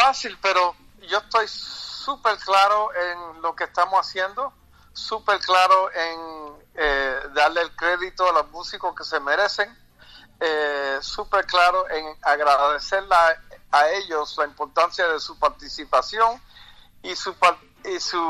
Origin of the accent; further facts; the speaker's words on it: New York City, New York, United States; now in Los Angeles, United States; porque estoy viviendo en Los Ángeles, aunque soy de Nueva York y vivo y estoy en Nueva York muy a menudo